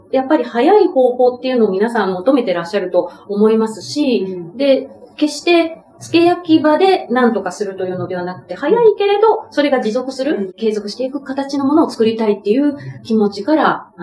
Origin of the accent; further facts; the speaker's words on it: Kobe, Hyogo, Japan; 私、兵庫県神戸の出身なんですけど、三宮っていう繁華街があるんですね。